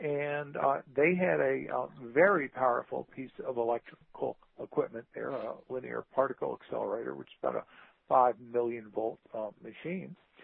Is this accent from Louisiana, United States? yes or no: yes; New Orleans, Louisiana, United States; Well, I'm from New Orleans originally